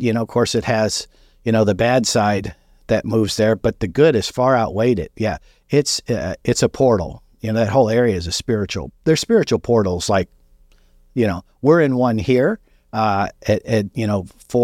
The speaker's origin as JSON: {"language": "English", "town": "Los Angeles", "region": "California", "country": "United States", "tie": "born or raised there", "said": "I was raised in Los Angeles in the 60s."}